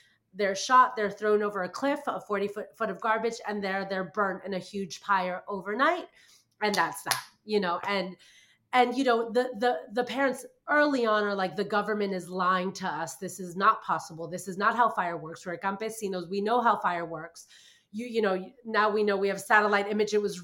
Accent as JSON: {"language": "English", "town": "Miami", "region": "Florida", "country": "United States", "tie": "born or raised there", "moved": "as an adult", "lives_now": "Mexico City, Mexico", "said": "I'm originally from Mexico City, Bob. So I have this this perspective on impunity very much ingrained, and it very much speaks to me. I was born there. I grew up in Miami, of all places, and I hated Miami"}